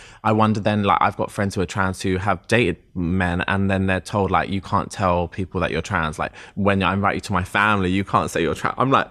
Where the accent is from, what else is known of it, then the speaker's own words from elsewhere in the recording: London, United Kingdom; growing up in London, your spidey senses go